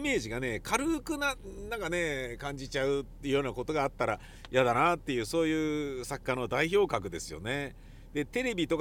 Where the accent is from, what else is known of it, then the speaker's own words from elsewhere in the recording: Nakano, Tokyo, Japan; 確かに僕中野区高円寺で生まれましたけれど、中野区大和町で生まれましたけれど、生まれ育ちましたけれど